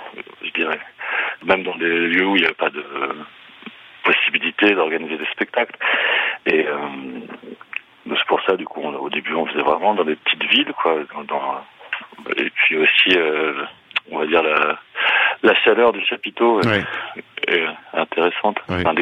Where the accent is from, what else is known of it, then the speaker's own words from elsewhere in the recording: Centre-Val de Loire, France; Alors, dans l'Indre, parce que je suis de l'Indre, hein, déjà, ça a facilité le choix.